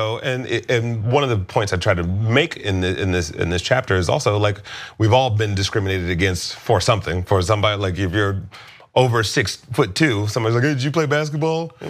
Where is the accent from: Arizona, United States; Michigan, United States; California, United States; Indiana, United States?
Michigan, United States; Detroit; I grew up in Detroit.